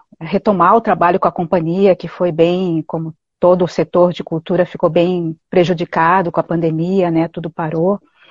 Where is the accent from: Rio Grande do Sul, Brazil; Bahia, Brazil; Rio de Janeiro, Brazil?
Rio Grande do Sul, Brazil; Porto Alegre; eu sou de Porto Alegre, eu sou bailarina e professora e diretora